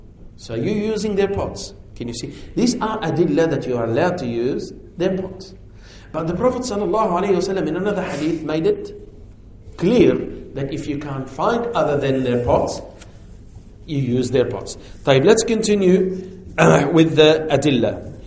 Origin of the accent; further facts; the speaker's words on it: Lebanon; when we grew up in Lebanon, that the neighbors borrow this